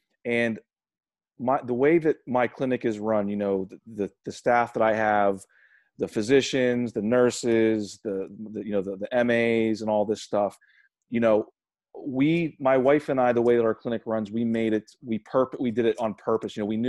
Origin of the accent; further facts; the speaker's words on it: Pittsburgh, Pennsylvania, United States; So I'm from Pittsburgh, right? And you know, this is a sports town.